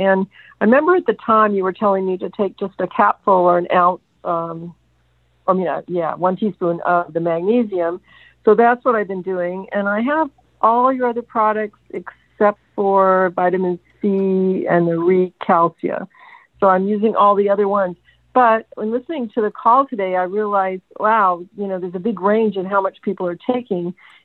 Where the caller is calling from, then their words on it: Austin, Texas, United States; I'm calling in from Austin.